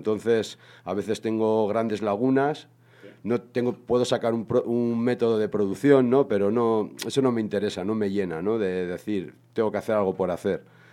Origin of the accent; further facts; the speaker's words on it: Ortuella, Basque Country, Spain; yo empecé en la zona donde yo me crié, en Ortuella y todo eso, pues con 15 años, en el 92